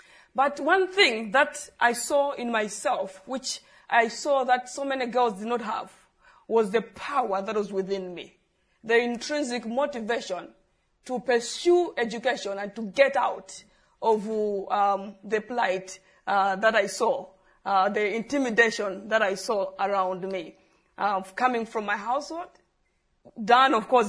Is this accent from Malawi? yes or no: yes; Malawi; I'm from Malawi, and I did my primary school in the 80s and secondary school in the early 90s.